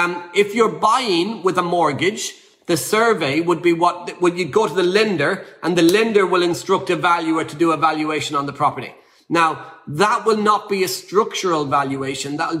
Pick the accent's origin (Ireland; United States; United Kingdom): Ireland; I'm Irish, I'm simple, right? Apologies to the Irish listening that aren't simple, again.